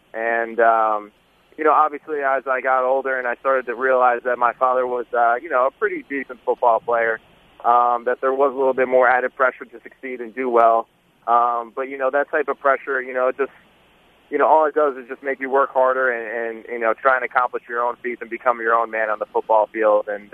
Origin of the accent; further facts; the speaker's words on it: Franklin Lakes, New Jersey, United States; So he's from Wyckoff, New Jersey, and I'm from Franklin Lake. And both those towns connect into the same high school.